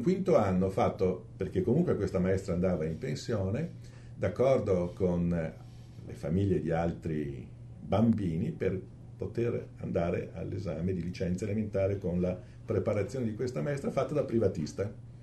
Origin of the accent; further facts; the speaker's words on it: Verona, Veneto, Italy; Io sono nato a Verona il 27 novembre 1953. Ho sempre vissuto a Verona tranne una breve pausa universitaria perché i primi 2 anni di università li ho fatti all'Università di Trieste.